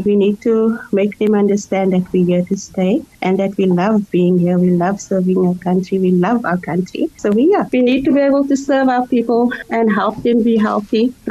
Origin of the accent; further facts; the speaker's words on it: Cape Town, Western Cape, South Africa; I'm Cape Townian, besides being South African, I'm Cape Townian. And in Cape Town, Muslims rule.